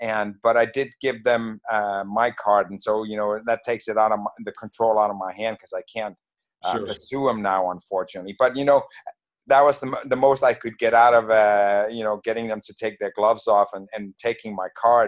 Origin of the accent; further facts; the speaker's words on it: Denmark; because I'm from Denmark and that's all you wear when you're a kid over there.